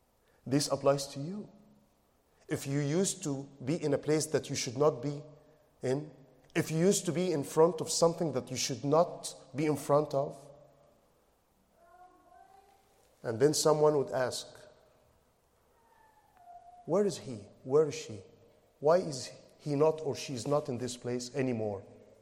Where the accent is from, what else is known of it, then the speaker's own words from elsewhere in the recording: Egypt; You know, as I told you, I'm from Egypt.